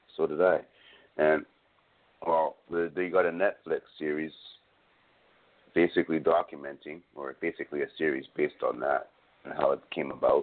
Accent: Canada; I'm a Canadian fan

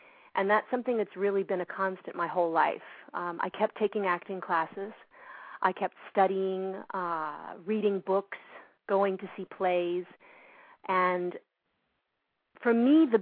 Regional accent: New York, United States; Well, I grew up in New York, and I grew up basically listening to a lot of music in my household. Both my parents are from Colombia, South America

